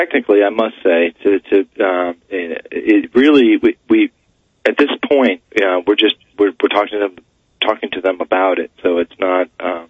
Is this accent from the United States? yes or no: yes; Philadelphia, Pennsylvania, United States; Well, I'm from Philly, so.